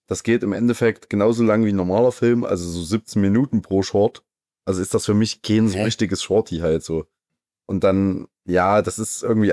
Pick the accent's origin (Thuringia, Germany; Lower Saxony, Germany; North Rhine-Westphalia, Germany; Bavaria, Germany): Thuringia, Germany; Das ist ja wie Weider bei uns in Thüringen.